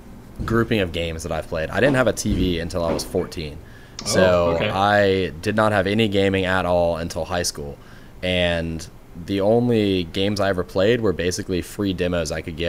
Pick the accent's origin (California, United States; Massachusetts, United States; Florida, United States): Florida, United States; Jacksonville; That's how long it took me, and I was from Jacksonville, so all I did was drive.